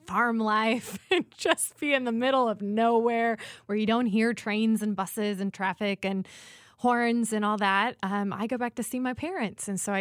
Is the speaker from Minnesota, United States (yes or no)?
no; Indiana, United States; my roots growing up in Indiana. I played basketball through high school